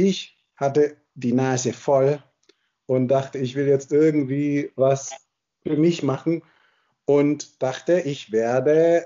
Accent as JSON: {"language": "German", "country": "Germany", "tie": "born there", "said": "Also meine Eltern sind beide Ägypter. Ja, ich bin in Deutschland geboren, aber wir waren regelmäßig in Ägypten."}